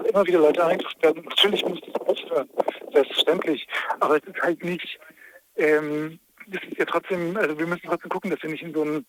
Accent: Bavaria, Germany; ich bin aus Bayern

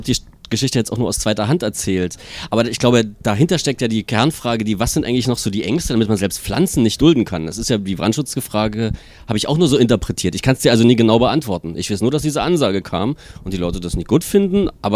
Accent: Dresden, Saxony, Germany; also ich komme selber aus Dresden, wohne im vierten Stock

